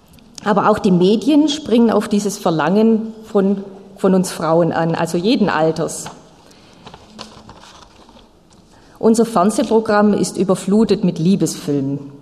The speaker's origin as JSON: {"language": "German", "town": "Aalen", "region": "Baden-Württemberg", "country": "Germany", "moved": "as an adult", "lives_now": "Landshut, Germany", "said": "Meine Heimat ist in Aalen, Baden-Württemberg im Schwabenland. Aber ich bin schon 20 Jahre in Bayern und es gefällt mir sehr gut hier."}